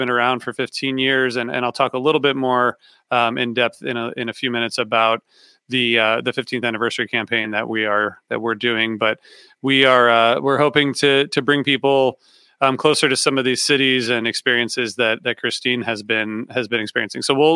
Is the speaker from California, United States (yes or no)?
no; Ohio, United States; So, like I said, I'm from Ohio. So, I, you know, it's mostly meat and potatoes in the Midwest.